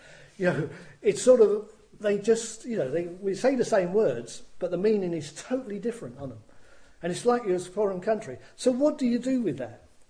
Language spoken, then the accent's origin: English; England, United Kingdom; I come from England, right? Which used to be the centre of the universe. I come from England.